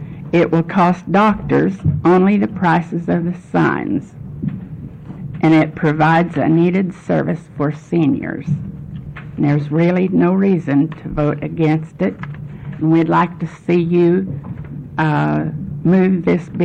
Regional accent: Eugene, Oregon, United States; I'm from Eugene, Lynn County.

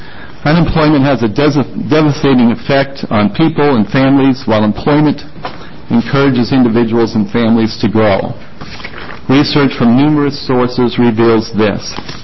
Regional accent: Klamath Falls, Oregon, United States; from Klamath Falls, Oregon, and I'm employed by Higher Calling Public Affairs.

